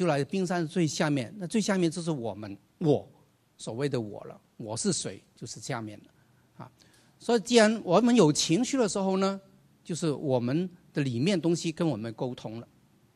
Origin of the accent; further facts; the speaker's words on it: Hong Kong; 往广东话，香港，我是香港来的